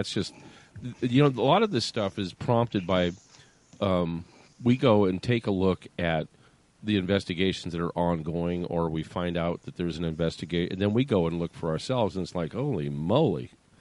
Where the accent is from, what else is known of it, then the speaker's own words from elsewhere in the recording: California, United States; and I'm speaking as a Californian, and why we're doing all of New California.